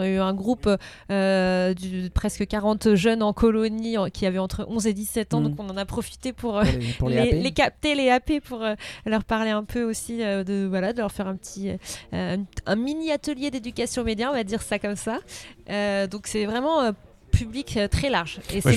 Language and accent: French; Blois, Centre-Val de Loire, France; Donc je suis journaliste indépendante, je suis originaire de Blois. Maintenant je travaille du côté de La Rochelle